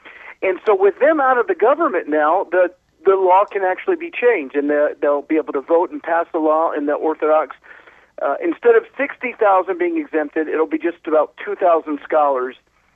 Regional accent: United States; Well, in America, I grew up in America as a Jew

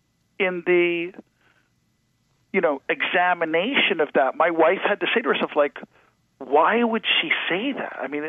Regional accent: New York, United States; now in Arizona, United States; Honey, we're from New York, and now we're in Arizona.

